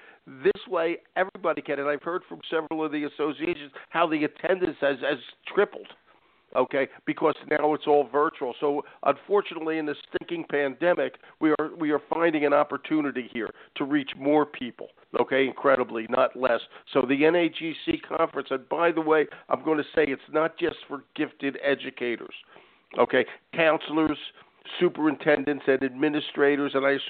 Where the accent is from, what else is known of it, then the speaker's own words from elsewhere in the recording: Philadelphia, Pennsylvania, United States; That would be the way I would normally do it as a Philadelphian